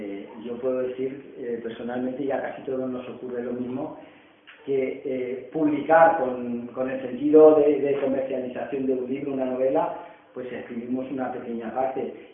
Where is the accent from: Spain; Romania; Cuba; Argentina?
Spain; Aranjuez, Community of Madrid; also born or lived in Extremadura; Yo soy original de Extremadura, pero soy madrileño, y de un pueblo que yo siempre digo que es el mejor de toda España, que es Aranjuez